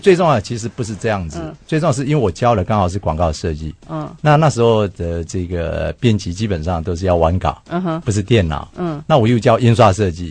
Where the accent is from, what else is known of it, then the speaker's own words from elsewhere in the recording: Kinmen County, Taiwan; moved away as an adult; 那虽然我在金门出生，那因为念到金门高中毕业完以后到台湾来，